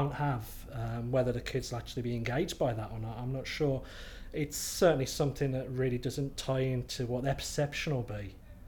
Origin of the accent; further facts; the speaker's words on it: Lichfield, West Midlands, United Kingdom; I come from Lichfield in Staffordshire, up in the Midlands. I'm 30-something years old.